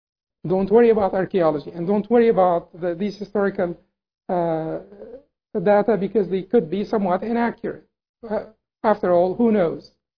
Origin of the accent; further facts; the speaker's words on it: Alexandria, Alexandria Governorate, Egypt; I am from Alexandria, Egypt.